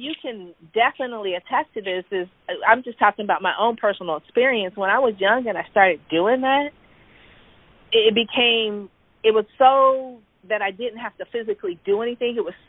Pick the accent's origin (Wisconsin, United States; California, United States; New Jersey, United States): California, United States; Californians, like I'm from California